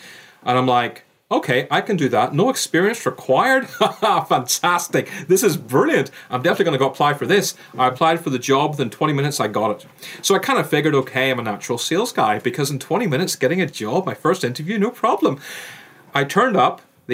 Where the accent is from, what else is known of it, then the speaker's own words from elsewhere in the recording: Ireland; accent: Irish; Irish, I had the accent, went to Irish school, played Irish sports, but still so many people saw me as being Indian.